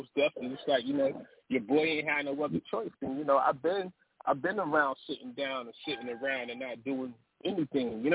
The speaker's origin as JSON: {"language": "English", "town": "Seattle", "region": "Washington", "country": "United States", "said": "I'm from Seattle."}